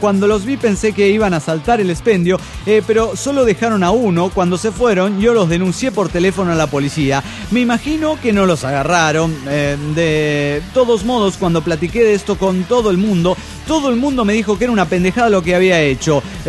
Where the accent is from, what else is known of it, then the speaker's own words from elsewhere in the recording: Cancún, Quintana Roo, Mexico; de Cancún, Quintana Roo.